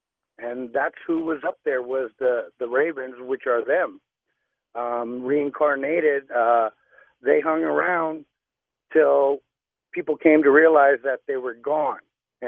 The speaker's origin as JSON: {"language": "English", "region": "South Dakota", "country": "United States", "also_born_or_lived": "Canada", "said": "I'm an American Indian from South Dakota, but I spent 25 years in Canada at the end of Wounded Knee, the second one. We were forced to leave the reservation."}